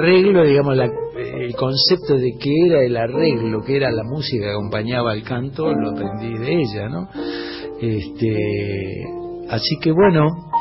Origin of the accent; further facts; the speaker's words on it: Mar del Plata, Buenos Aires Province, Argentina; born there; accent: Cordoba; yo nací en Mar del Plata. Mi viejo era cordobés.